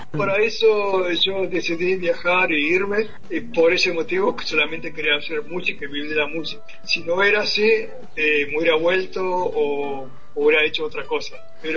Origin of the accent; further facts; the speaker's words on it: Río Gallegos, Santa Cruz, Argentina; moved away as an adult; now in Europe; Bueno, yo me fui de la Argentina y de Río Gallegos, ¿no?, en el año 1990.